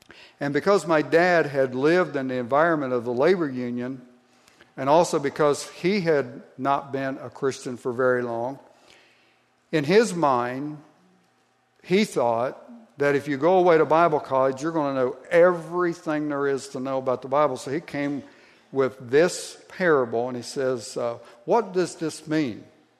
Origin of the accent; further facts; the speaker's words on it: Ohio, United States; Now, where I grew up in Southeast Ohio, labor unions were big.